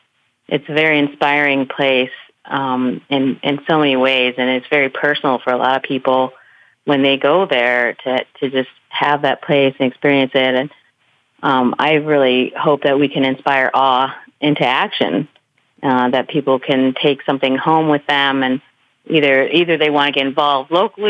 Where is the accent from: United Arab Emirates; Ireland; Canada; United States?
United States; Michigan; I'm a girl from Michigan that never saw whales until I came out here.